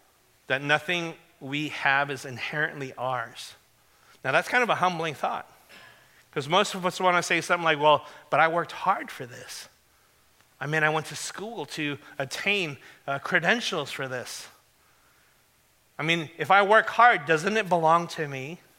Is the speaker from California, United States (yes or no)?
yes; Los Angeles, California, United States; born there; I was born in South Central LA. Okay. I'm an American citizen. I speak English.